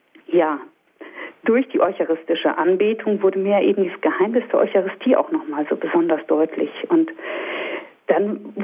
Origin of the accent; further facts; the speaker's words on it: Lower Saxony, Germany; die eigentlich nur 100 Kilometer von meinem Heimatort entfernt liegt, eben im Nordwesten Niedersachsen.